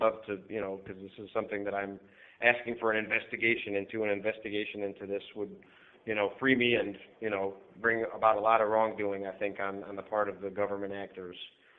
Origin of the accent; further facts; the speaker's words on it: Cleveland, Ohio, United States; To sum up really quickly … for your listeners. I'm 34 years old. I'm from the Cleveland, Ohio area.